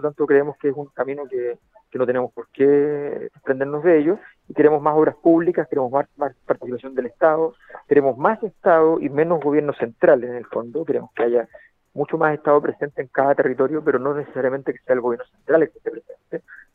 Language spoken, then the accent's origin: Spanish; La Cisterna, Santiago Metropolitan Region, Chile; born there; yo nací en la Cisterna, mi padre nació en Avenida La Feria